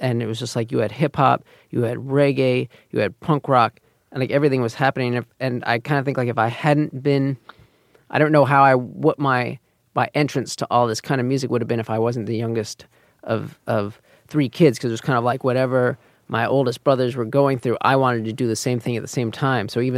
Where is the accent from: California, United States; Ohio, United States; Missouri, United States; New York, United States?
New York, United States; New York City; especially since we grew up here in Manhattan